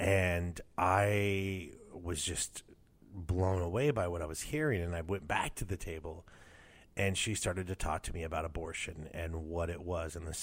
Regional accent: Los Angeles, California, United States; I was not a Christian growing up. I grew up around California, mostly in the Los Angeles area.

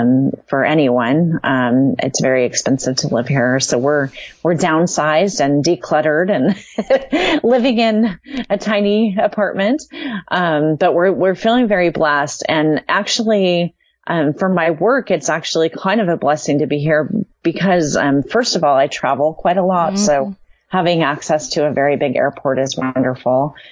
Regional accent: California, United States; also born or lived in Indiana; I was born in Indiana. My mom and dad are so crazy that I was born in 1963, and I'm, you know, I basically when I was 6 weeks old, my mom put me in the back of their car and we drove to California. And that's where I grew up

